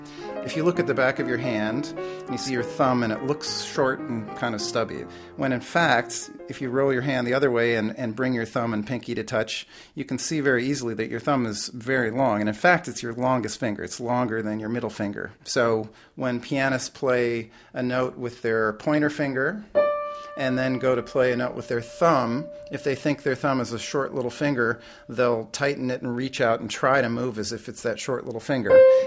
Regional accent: Michigan, United States; He was actually the director of WKAR, and I'm from Michigan, so it was the Michigan State Public Radio Station.

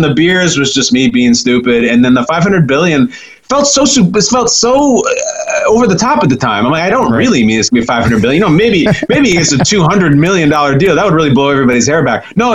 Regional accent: Chicago, Illinois, United States; I'm from Chicago. And so I couldn't help but throw Chicago some love

